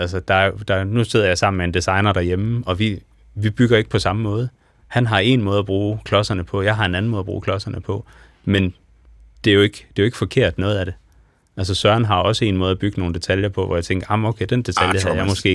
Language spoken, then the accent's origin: Danish; Billund, Region of Southern Denmark, Denmark; Født og opvokset i Billund.